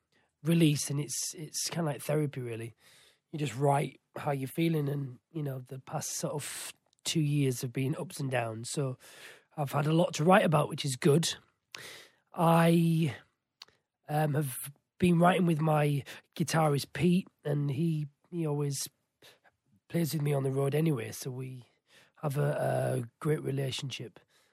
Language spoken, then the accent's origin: English; Yorkshire and the Humber, United Kingdom; I am from Yorkshire.